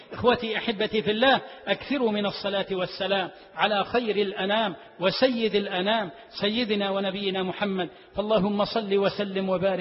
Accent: Egypt; اجعل بلدنا مصر وسائر بلاد المسلمين أمنا أمانا سلما سلاما.

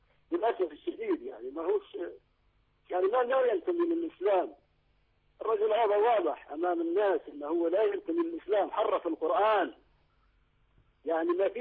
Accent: Libya; لا انا ثائر ليبي.

